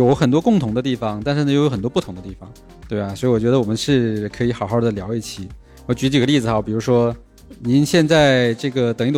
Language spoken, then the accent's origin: Chinese; Northeast China, China; moved away as an adult; now in Guangzhou, China; 然后直接从东北就来了